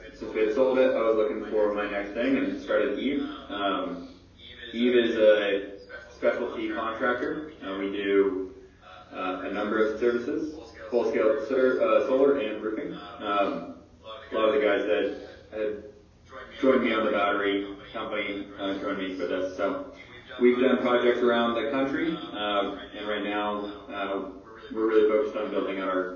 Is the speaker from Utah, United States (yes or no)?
yes; Salt Lake City, Utah, United States; Okay, so a little bit about me. I grew up in Salt Lake, graduated from BYU.